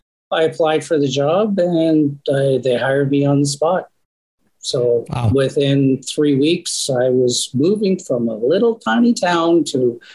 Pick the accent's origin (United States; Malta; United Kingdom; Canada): Canada; Ontario; I moved back to my hometown, which is a very small community in northern Ontario in Canada, maybe a population at the time around 10,000 people.